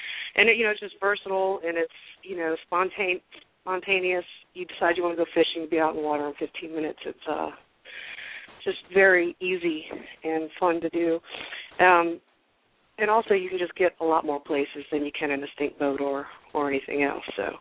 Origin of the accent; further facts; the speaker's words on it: Louisiana, United States; Well, y'all know I'm Cajun, and I've been crawfishing and fishing for a long time.